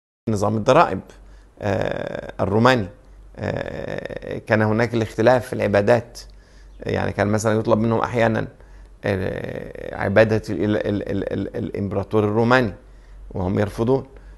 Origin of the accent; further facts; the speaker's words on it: Egypt; من المسائل الهامة جدا بالنسبة لنا كمصريين